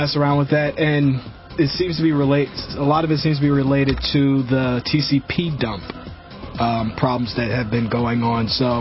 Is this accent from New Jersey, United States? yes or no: no; New York, United States; I ain't from Texas. What the fuck I look like? I am a New Yorker, born and raised here.